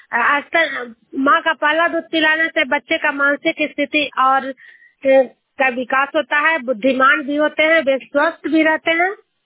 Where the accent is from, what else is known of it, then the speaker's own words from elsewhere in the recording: Juniyar, Bihar, India; मैं नालंदा जिला हिलसा प्रखंड जुनियर गांव की निवासी हूँ